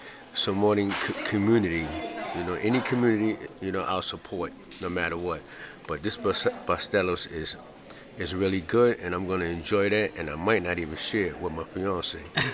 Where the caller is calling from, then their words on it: Bronx, New York, United States; I'm visiting from the Bronx.